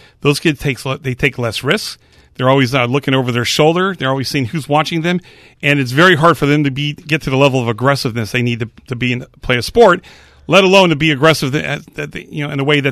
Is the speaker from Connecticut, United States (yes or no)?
yes; Hamden, Connecticut, United States; now in Branford, United States; So I'm from New Haven. Town of Hampden's where I was raised.